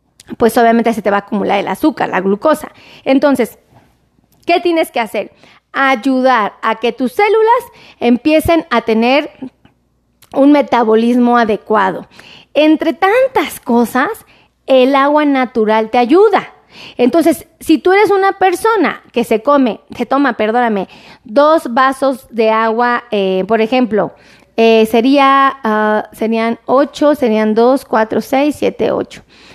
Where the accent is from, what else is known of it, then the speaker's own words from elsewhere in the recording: Mexico City, Mexico; yo soy de aquí de la Ciudad de México.